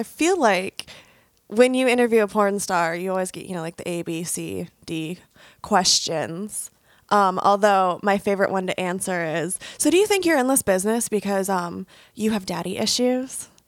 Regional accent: Boston, Massachusetts, United States; accent: Boston; now in Los Angeles, United States; just so it's like it's fresh when I come back to LA, because my accent will be so bad and so thick.

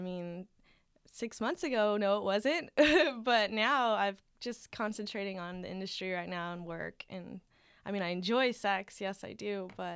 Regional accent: Pasadena, California, United States; I'm from Pasadena area, so I've grown up in California my whole life.

